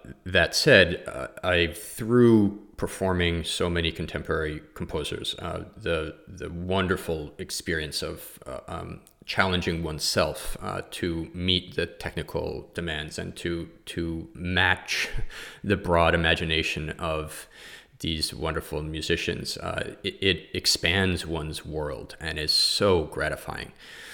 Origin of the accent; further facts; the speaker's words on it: New York City, New York, United States; So I did grow up in a musical family. I started performing at a young age. I grew up in New York City.